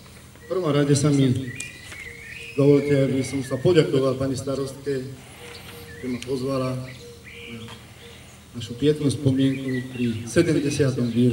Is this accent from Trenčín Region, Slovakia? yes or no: yes; Častkovce, Trenčín Region, Slovakia; cez moju rodnú obec Časkovce, ktorá bola oslobodená 4. apríla